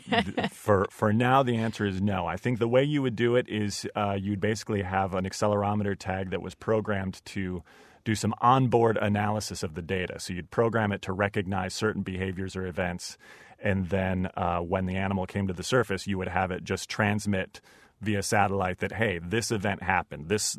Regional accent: Michigan, United States; I grew up in Michigan, and the only thing I knew about sharks is what I had seen in Jaws.

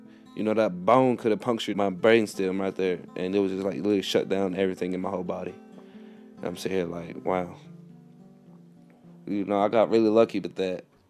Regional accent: Harlan County, Kentucky, United States; I'm sitting here like, no, man, I'm from Harlan County, Kentucky.

